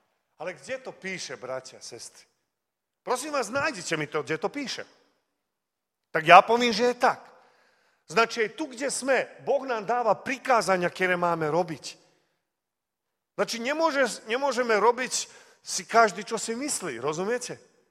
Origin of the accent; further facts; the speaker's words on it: Vojvodina, Serbia; Lebo dnes u nás v Srbsku napríklad mnohí mladí ľudia, neviem ako u vás, ale u nás v pivnici máme obchody.